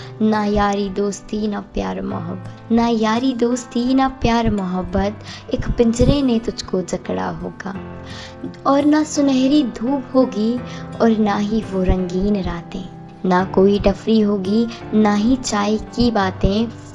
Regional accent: Indore, Madhya Pradesh, India; इंदौर से हूँ।

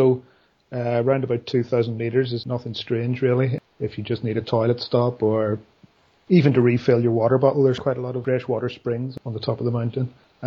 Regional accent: Belfast, Northern Ireland, United Kingdom; because I grew up on a hill overlooking the city of Belfast, as you can probably work out from my accent. So my flying dreams were always about flying over Belfast at night time for some reason.

